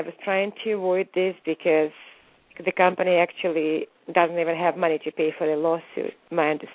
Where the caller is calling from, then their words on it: California, United States; I'm calling from California.